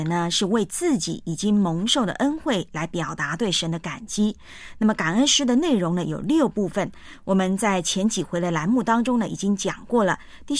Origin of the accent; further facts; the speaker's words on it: China; 这和我们中国人说的害人先害己是同样的意思。